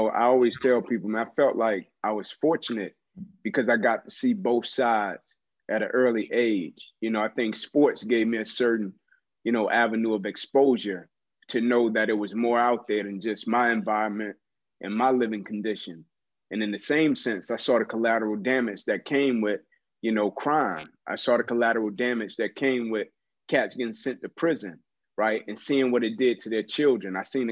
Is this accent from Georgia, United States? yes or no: yes; Atlanta, Georgia, United States; You know, it's southeast corner of Atlanta, neighborhood by the name of Kirkwood. You know, in Kirkwood today, with gentrification and things of that nature, is a lot different than it was back when I was coming up.